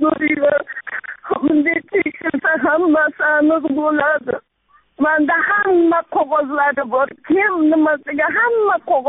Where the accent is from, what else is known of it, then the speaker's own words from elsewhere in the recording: Fergana, Fergana Region, Uzbekistan; Farg'onadanman, Oxundobayev masjiddanman.